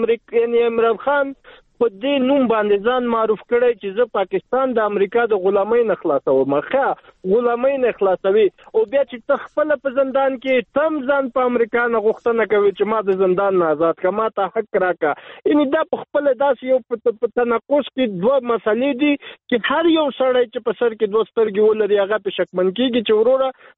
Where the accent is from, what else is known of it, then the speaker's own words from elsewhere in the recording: Afghanistan; څه دی یو افغان په صفت زه نن په افغانستان کې یم